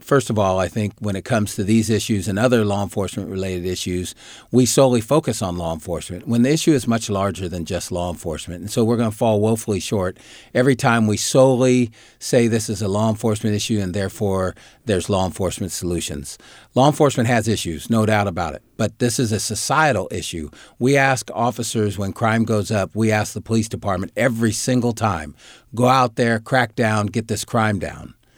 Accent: Oak Park, Illinois, United States; I think growing up in Oak Park and being raised by my mom is the core of all my decisions, everything I've done throughout my entire life, both in work and personal.

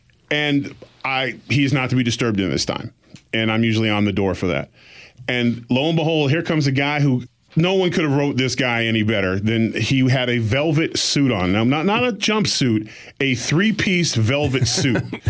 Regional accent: Exeter, New Hampshire, United States; born there; And I was born in Exeter, New Hampshire

